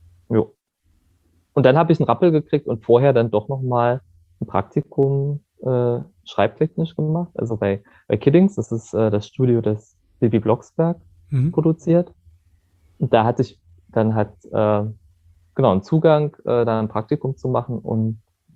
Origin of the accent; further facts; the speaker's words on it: Wernigerode, Saxony-Anhalt, Germany; also in der Stadt, also Wernigerode, wo ich herkomme